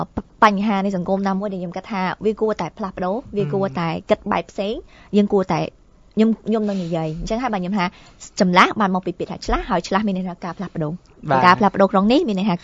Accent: Phnom Penh, Cambodia; ខ្ញុំជាអ្នកភ្នំពេញតែម្ដងសិតសាតហ្មងអ្នកភ្នំពេញចា

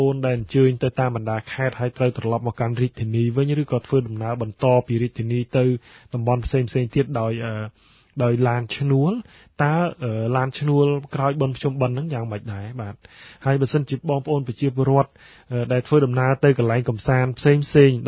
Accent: Trei Sla, Kandal, Cambodia; ខ្ញុំបានទៅវត្តខាងស្រុកកំណើតខ្ញុំនៅខាងឃុំត្រៃស្លាបាទស្រុកត្អាងខេត្តកណ្ដាល

